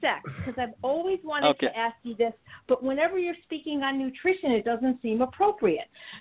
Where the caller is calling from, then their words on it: Sherman Oaks, California, United States; from Sherman Oaks.